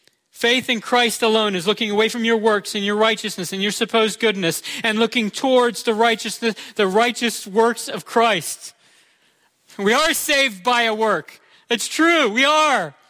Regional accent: Deep South, United States; I'm from the Deep South, though, so I have an excuse.

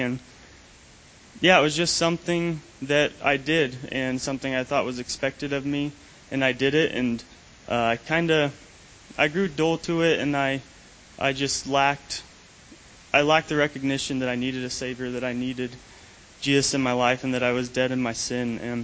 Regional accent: Ainsworth, Nebraska, United States; I was born and raised in Ainsworth, Nebraska, and I was fortunate enough to be raised in a Christian home.

